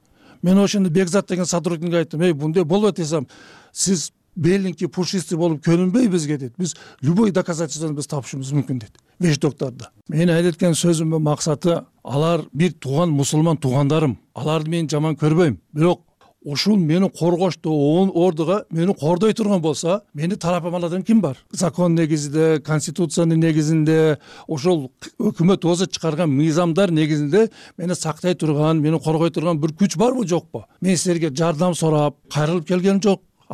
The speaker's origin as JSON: {"language": "Kyrgyz", "town": "Osh", "region": "Osh Region", "country": "Kyrgyzstan", "said": "өзүм Оштон болом."}